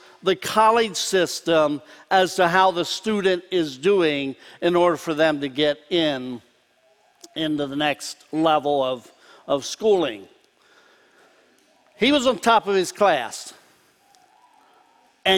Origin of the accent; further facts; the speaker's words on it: Pennsylvania, United States; We were raised in Lancaster County with a lot of conveniences.